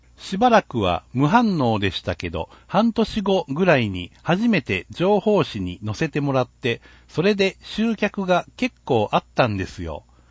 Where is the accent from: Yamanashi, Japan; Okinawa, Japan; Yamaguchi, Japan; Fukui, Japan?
Fukui, Japan; Obama; 僕自身は小浜出身ですけど